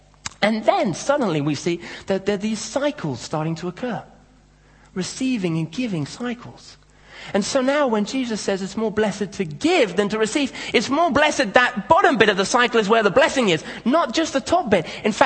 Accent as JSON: {"language": "English", "region": "Nairobi", "country": "Kenya", "tie": "born or raised there", "said": "when I was growing up in Africa, in Kenya. I grew up in Nairobi, which is a big kind of cosmopolitan city. A lot of very wealthy people, a lot of very poor people."}